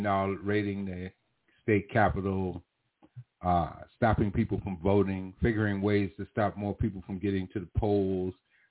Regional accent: United States; Your capital, our capital, because I'm an American, our capital was raided

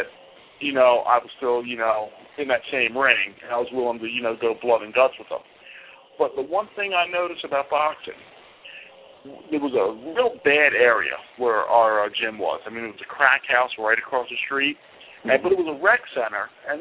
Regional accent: Philadelphia, Pennsylvania, United States; where I trained growing up in Philadelphia, and I mean, I had a good upbringing.

